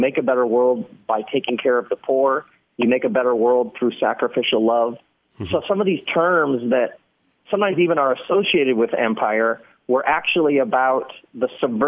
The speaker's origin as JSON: {"language": "English", "town": "Okemos", "region": "Michigan", "country": "United States", "tie": "born or raised there", "said": "my mom grew up in Los Angeles, so I grew up in Okemos, Michigan, visiting Los Angeles as a kid even."}